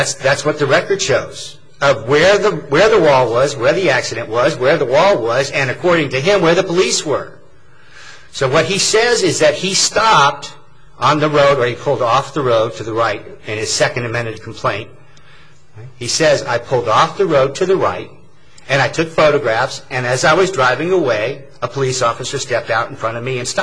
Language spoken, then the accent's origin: English; Guam; moved away; I come from Guam, I come up here and I see all these smoking, no smoking, you can't smoke anywhere